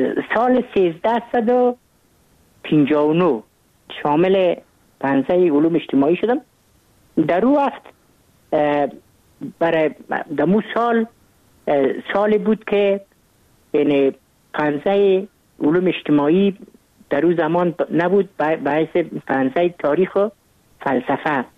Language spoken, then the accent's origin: Persian; Kabul, Afghanistan; من متولد کابل هستم، در نهای اول کابل تولد شدیم.